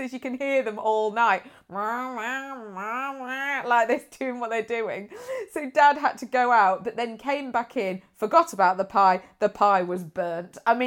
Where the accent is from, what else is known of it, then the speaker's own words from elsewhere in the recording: Nuneaton, West Midlands, United Kingdom; born there; I was born in Nuneaton.